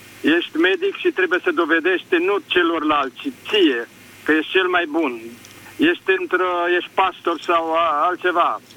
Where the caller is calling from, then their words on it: Gorj County, Romania; Sunt din Gorj.